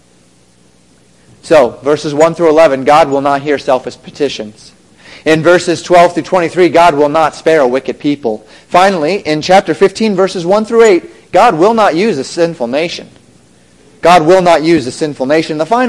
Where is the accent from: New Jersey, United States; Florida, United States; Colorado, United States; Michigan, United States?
Colorado, United States; I grew up in Colorado. And in Colorado, there are a great number of aspen trees.